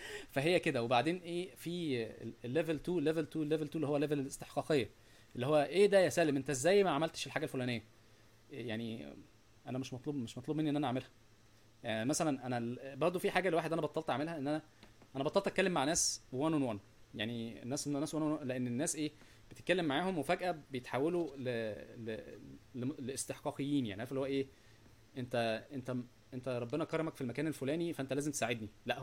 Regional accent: Egypt; انا مصري في الاول والاخر يعني

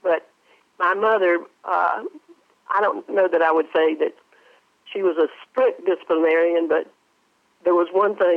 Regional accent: South Carolina, United States; born there; moved away as an adult; also born or lived in Tennessee / Louisiana / Georgia / Florida; Well, I was born in South Carolina.

